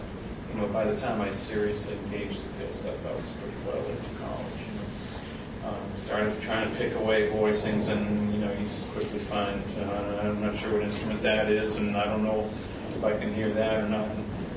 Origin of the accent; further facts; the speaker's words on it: Falmouth, Massachusetts, United States; I grew up on Cape Cod and Falmouth, and I had really no exposure to jazz at all when I was a kid